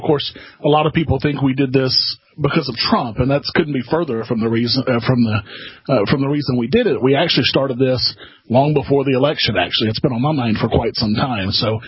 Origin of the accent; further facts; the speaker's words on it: Arkansas, United States; And I came from Arkansas. I was the chairman of the Libertarian Party of Arkansas for 2 terms.